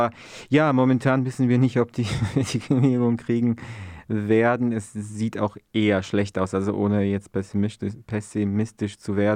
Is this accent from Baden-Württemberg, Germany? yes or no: yes; Freiburg, Baden-Württemberg, Germany; also born or lived in Poland; ich bin in Freiburg aufgewachsen, tatsächlich, ich weiß gar nicht, ob du es weißt. Also ich war 28 Jahre in Freiburg und 6 Jahre in Polen.